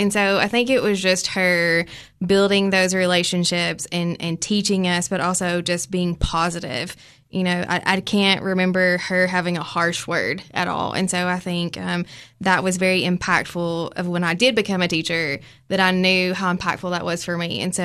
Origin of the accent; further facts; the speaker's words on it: Jamestown, United States; I'm from Jamestown.